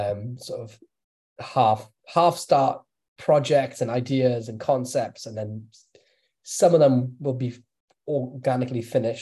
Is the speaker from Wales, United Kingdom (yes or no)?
yes; Wales, United Kingdom; I'm Welsh, not a pirate.